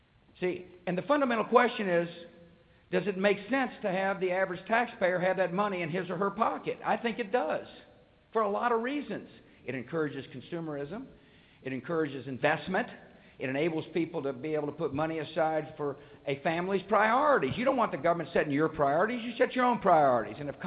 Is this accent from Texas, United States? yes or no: yes; Texas, United States; I did so in my home state of Texas, who is with us today